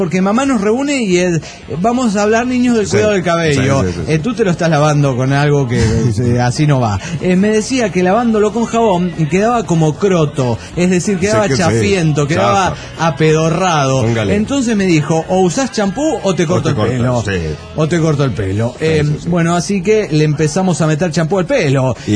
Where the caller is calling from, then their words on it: Washington, United States; de Washington.